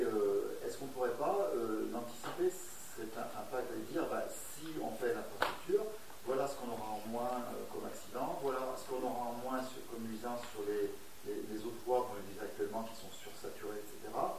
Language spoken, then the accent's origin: French; Auvergne-Rhône-Alpes, France; Moi, je viens du département de la Loire et nous, on a un problème absolument énorme entre Saint-Étienne et Lyon.